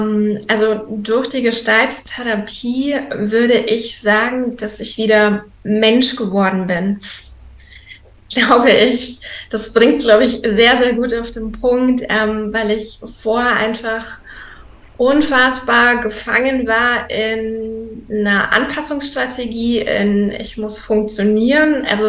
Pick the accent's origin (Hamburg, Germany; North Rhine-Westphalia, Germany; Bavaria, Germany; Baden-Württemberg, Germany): Bavaria, Germany; Donauwörth; Ich komme aus Donauwörth, so in der Richtung Augsburg, München, also eher Süden, der Süden in Deutschland.